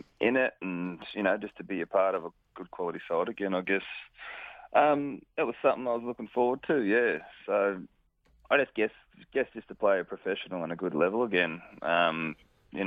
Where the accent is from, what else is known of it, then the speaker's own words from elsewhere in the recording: Bairnsdale, Victoria, Australia; now in Albury, Australia; I'm from Bairnsdale originally.